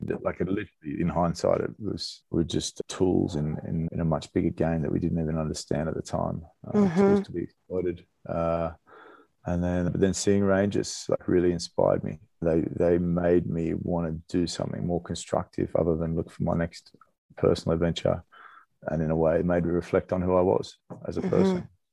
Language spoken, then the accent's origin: English; Australia; I grew up in Australia